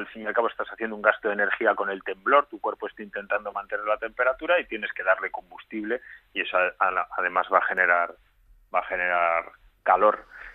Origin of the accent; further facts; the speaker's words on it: Madrid, Community of Madrid, Spain; los que somos de Madrid